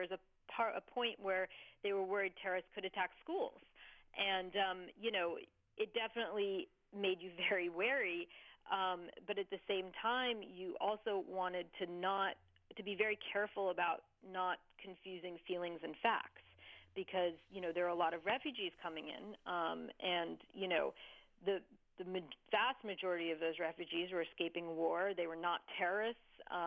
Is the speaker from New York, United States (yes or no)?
yes; New York City, New York, United States; when I was in New York during 9/11, I'm a New Yorker, and I, you know, I knew the NYPD and I knew the fire department.